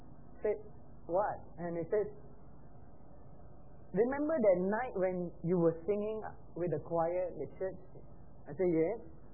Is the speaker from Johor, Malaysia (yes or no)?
yes; Johor Bahru, Johor, Malaysia; When I came to my hometown, Johor Bahru